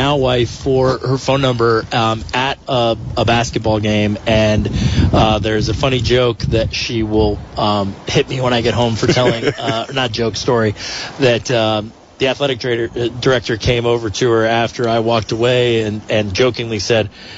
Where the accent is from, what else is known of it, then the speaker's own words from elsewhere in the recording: Washington, District of Columbia, United States; I'm from Washington, D.C.